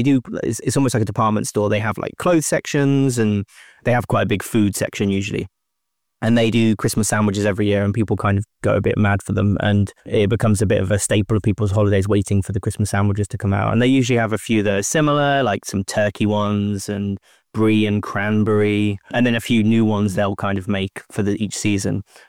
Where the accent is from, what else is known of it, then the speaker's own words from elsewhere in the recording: Kidderminster, West Midlands, United Kingdom; I grew up in the middle of England, a place near, it's sort of the Midlands, we call it, near Birmingham, a little town called Kidderminster. Then went to Southampton on the south coast for university, moved to London for about 8 or 9 years.